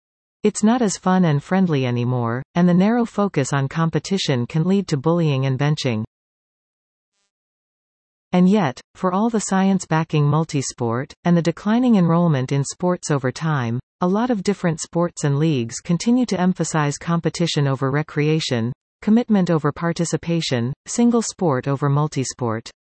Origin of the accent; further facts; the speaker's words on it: Ontario, Canada; I grew up in Ontario where the winters are colder, and as a result we had clear seasons for everything.